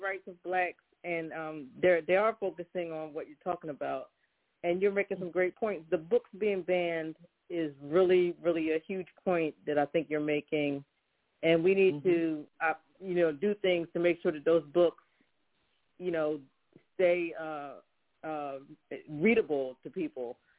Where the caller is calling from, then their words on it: Philadelphia, Pennsylvania, United States; calling to support your show from Philadelphia.